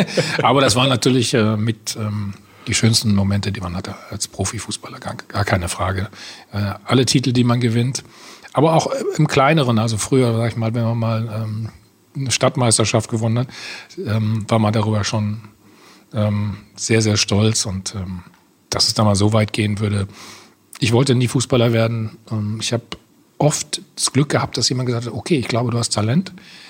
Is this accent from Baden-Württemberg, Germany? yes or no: no; Bad Salzuflen, North Rhine-Westphalia, Germany; in Bad Salzuflen, wo ich aufgewachsen bin